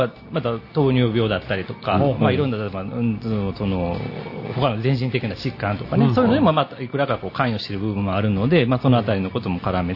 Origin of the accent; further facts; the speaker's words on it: Nara, Japan; もともと生まれも育ちも奈良ですので、ずっと地元にはいるところで